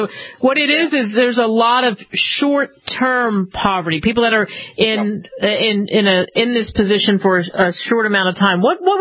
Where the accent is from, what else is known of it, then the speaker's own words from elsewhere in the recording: New York, United States; I'm a New Yorker.